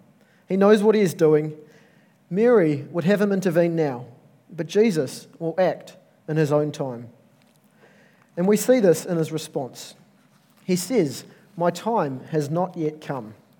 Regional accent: India; I got married last year, and being Indian, one of the questions that I was commonly asked by some friends was, "Is your wedding going to be a week long?"

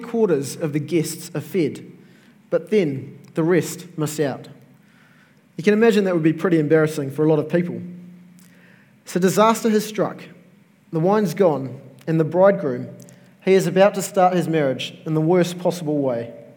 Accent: India; I got married last year, and being Indian, one of the questions that I was commonly asked by some friends was, "Is your wedding going to be a week long?"

